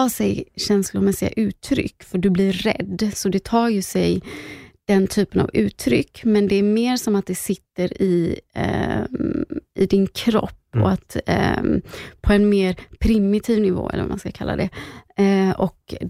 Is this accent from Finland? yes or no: no; Gothenburg, Västra Götaland County, Sweden; Jag är från Göteborg, det kanske hörs.